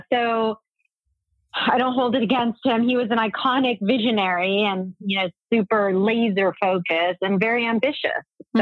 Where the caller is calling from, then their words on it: New York City, New York, United States; I am calling from New York City.